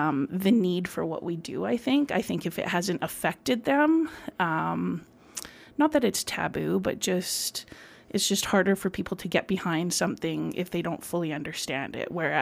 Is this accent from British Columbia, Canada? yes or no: yes; Prince George, British Columbia, Canada; now in Okanagan, Canada; So I grew up in Prince George. I moved away about 16 years ago now to the sunny Okanagan